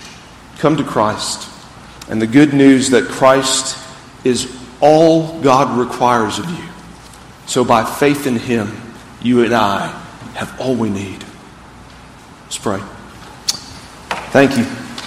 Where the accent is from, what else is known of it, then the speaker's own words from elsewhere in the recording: Greenville, South Carolina, United States; growing up in Greenville, you know, coming down 85, you'd see the Michelin building.